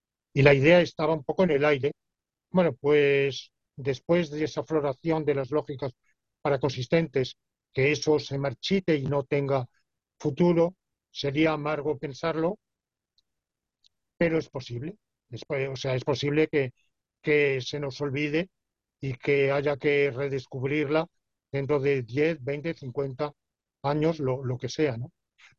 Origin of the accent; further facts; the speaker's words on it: Spain; Soy español, no cabe duda. Basta escucharme cómo pronuncio, está clarísimo